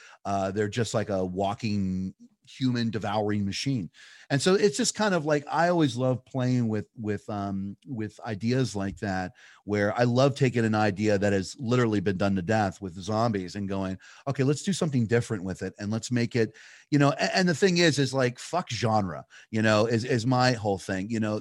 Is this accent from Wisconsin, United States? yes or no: no; Pittsburgh, Pennsylvania, United States; I'm originally from Pittsburgh. So I have to make a zombie movie in order for me to keep my my Pittsburgh street cred.